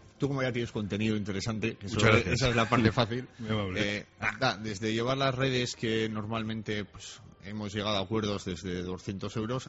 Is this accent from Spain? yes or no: yes; Cantabria, Spain; Yo soy cántabro